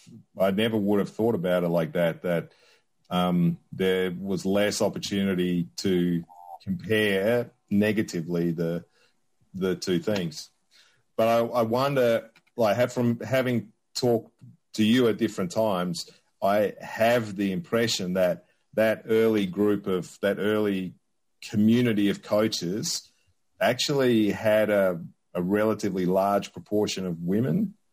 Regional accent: Australia; when I grew up in Australia

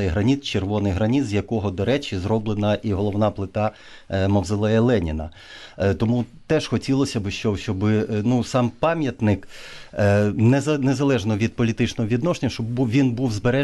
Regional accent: Zaporizhzhia, Zaporizhzhia Oblast, Ukraine; born there; враховуючи те, що я сам народився в Запоріжжі

